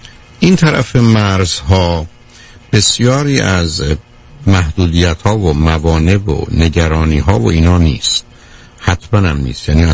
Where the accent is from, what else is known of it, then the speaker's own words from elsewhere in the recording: Iran; moved away as an adult; من از ایران خسته شدم اومدم،